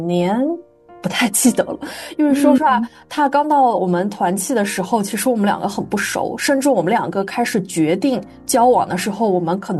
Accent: Southwest China, China; moved away as an adult; now in United States; 我是来自于中国西南方的一个小城市，然后我的先生是北方人

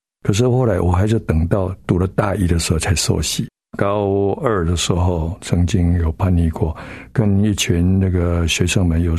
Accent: Changhua County, Taiwan; 我是台湾的彰化乡下长大的，我是最小的，六个兄弟姊妹

